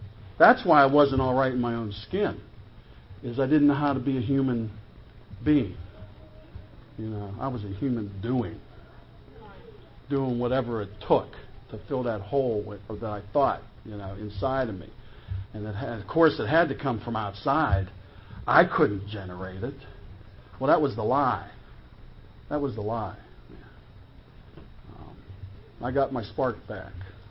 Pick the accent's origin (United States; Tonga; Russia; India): United States; Pittsburgh, Pennsylvania; Growing up in Pittsburgh, I still say it through Pittsburgh, right?